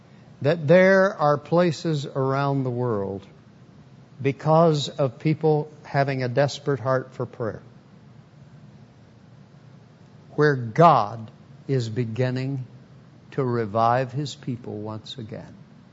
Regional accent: Texas, United States; also born or lived in Oklahoma; I'm a Southern boy. I was raised in Texas and Oklahoma. Pastored in the Deep South.

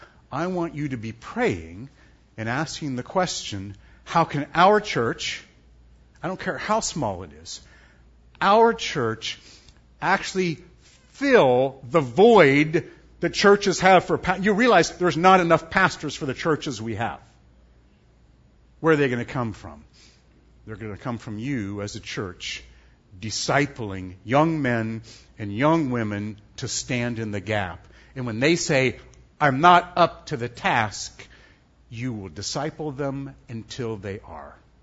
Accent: Columbus, Ohio, United States; I was born and raised in Columbus, Ohio, and have never moved.

